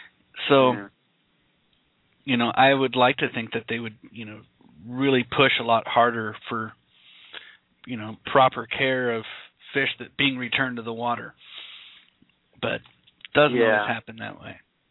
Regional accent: Seattle, Washington, United States; now in Portland, United States; Here in Portland, we're surrounded by rivers. You know, like I said, I grew up in Seattle where you're surrounded by lakes.

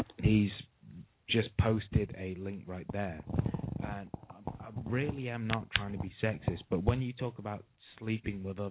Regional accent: United Kingdom; No, I'm actually from Britain.

